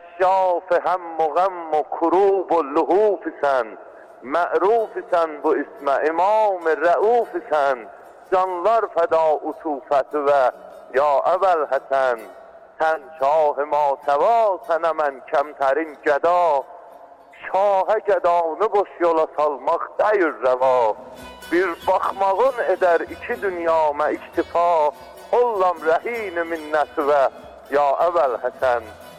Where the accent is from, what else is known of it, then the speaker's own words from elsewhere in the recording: Iran; biz İranlıyıq və Məşhədə gəlməyimiz çox rahat